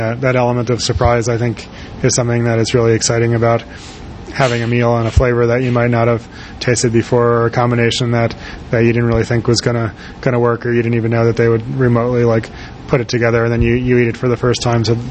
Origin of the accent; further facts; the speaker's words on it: East Coast, United States; I actually had to mention that as growing up on the East Coast, I did get to go to Chanterelle when it was in those first years